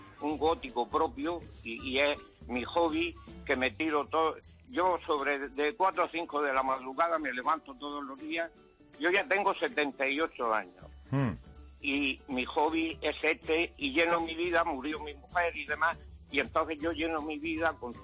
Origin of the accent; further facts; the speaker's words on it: Alcantarilla, Region of Murcia, Spain; Aquí en Alcantarilla, yo soy de Alcantarilla, Murcia.